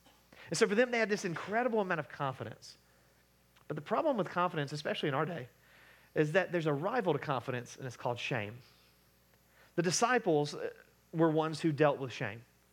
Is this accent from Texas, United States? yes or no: no; Columbus, Ohio, United States; I grew up in Columbus, and so there's a lot of people who know a bad side